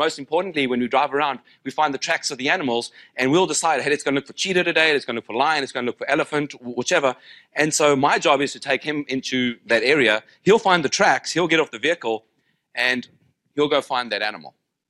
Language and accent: English; South Africa; I grew up in South Africa.